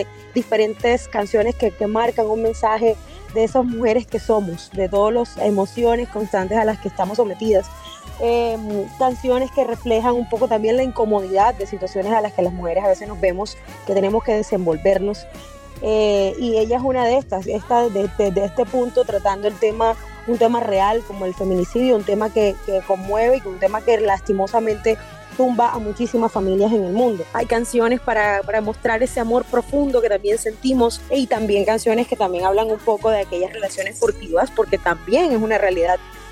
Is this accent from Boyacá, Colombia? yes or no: no; Barranquilla, Atlántico, Colombia; como nosotros aquí, siendo justamente barranquillera